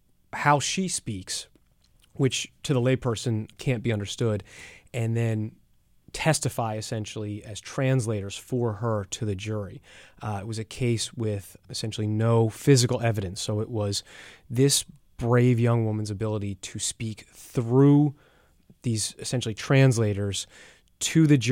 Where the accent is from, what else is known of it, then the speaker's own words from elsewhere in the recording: Philadelphia, Pennsylvania, United States; I grew up here in Philadelphia, grew up in Chestnut Hill.